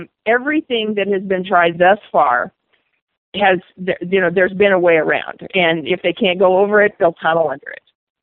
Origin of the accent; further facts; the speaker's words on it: Arizona, United States; I grew up in Cochise County, north of the border, and it's a whole different world from when I grew up.